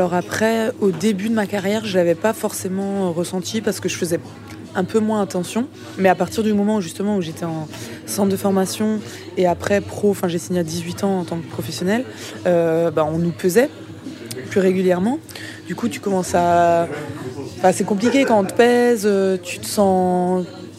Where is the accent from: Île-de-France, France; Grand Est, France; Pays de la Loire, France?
Grand Est, France; Mulhouse; born there; Je suis née à Mulhouse. Je viens d'une fratrie, on est 9 en tout